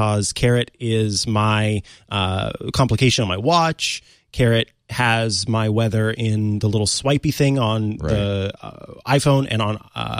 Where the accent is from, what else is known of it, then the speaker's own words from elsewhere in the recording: Midwest, United States; See, so I come from the Midwest, and there are Walgreens literally everywhere.